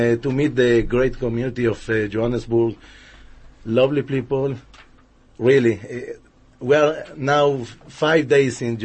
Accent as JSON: {"language": "English", "country": "Argentina", "moved": "yes", "lives_now": "Israel", "said": "I'm from Argentina. Okay. Long story short, okay. We moved to Israel from Argentina in 1997"}